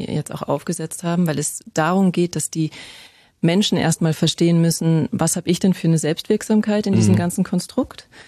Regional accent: Bavaria, Germany; Ich bin in der Natur groß geworden, ich komme aus den bayerischen Bergen

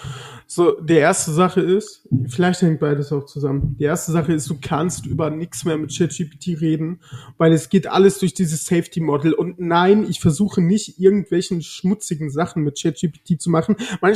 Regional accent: North Rhine-Westphalia, Germany; ich bin heute von Unna zurück in meine Heimat gefahren, im Sauerland

